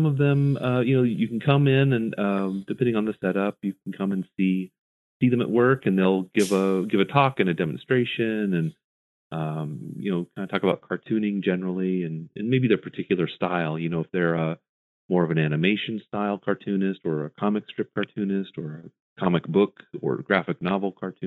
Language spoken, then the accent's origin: English; Nebraska, United States; And I'm originally from Nebraska